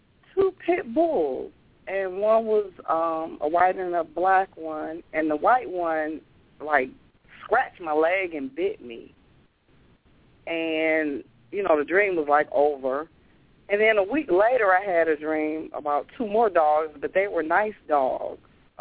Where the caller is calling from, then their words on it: Detroit, Michigan, United States; from Detroit.